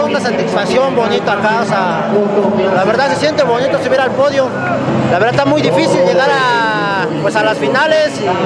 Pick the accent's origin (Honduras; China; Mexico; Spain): Mexico; Texcoco, State of Mexico; nosotros venimos de Texcoco.